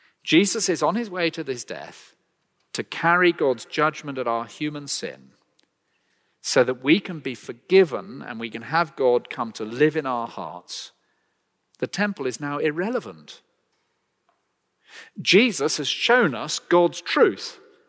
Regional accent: England, United Kingdom; You know, being English, I know some of you won't believe this

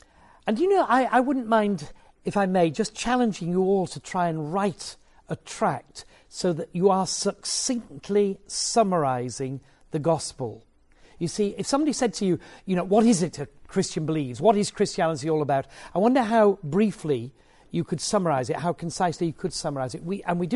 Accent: Yorkshire and the Humber, United Kingdom; you've got to remember I'm from Yorkshire, they're paying for the privilege of hearing from me.

